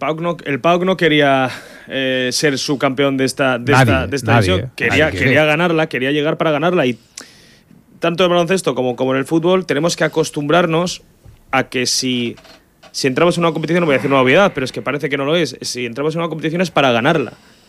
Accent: Bilbao, Basque Country, Spain; es la primera final europea que veo ganar como bilbaíno

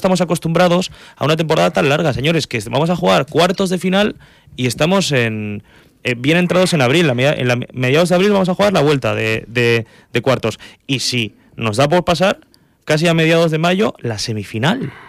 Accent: Bilbao, Basque Country, Spain; Lo que pasa es que somos de Bilbao y todo es todo, o sea, todo es poco.

